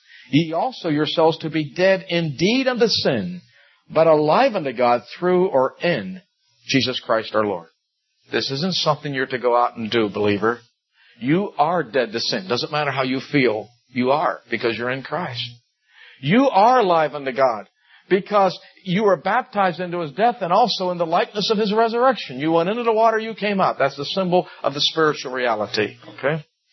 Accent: Rochester, New York, United States; As you know, I come from Rochester, New York. We have two famous companies there.

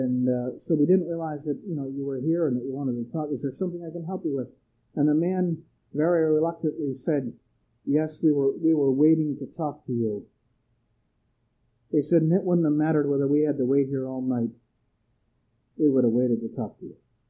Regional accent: Erie, Pennsylvania, United States; I've walked into places in my hometown of Erie, Pennsylvania

